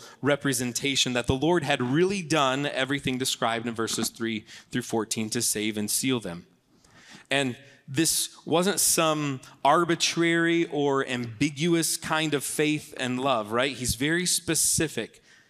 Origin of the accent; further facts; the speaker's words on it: Michigan, United States; moved away as an adult; I grew up in Michigan my entire childhood, and then I left to go to college in Tennessee, and I didn't know a single person in the state.